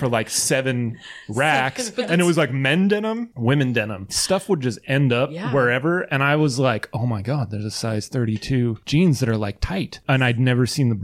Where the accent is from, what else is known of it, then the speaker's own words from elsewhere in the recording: Hillsboro, Oregon, United States; Yeah, and they had members from every high school in Hillsboro. I'm from Hillsboro.